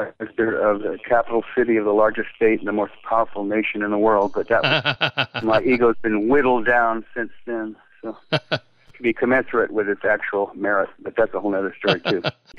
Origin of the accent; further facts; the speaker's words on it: Arcata, California, United States; I grew up in Arcata. When you're an artist in a small town